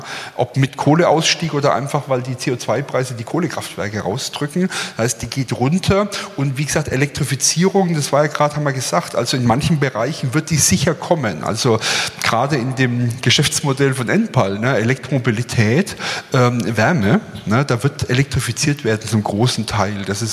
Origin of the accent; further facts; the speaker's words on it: Bavaria, Germany; ich bin ja Bayer. Ich bin Franke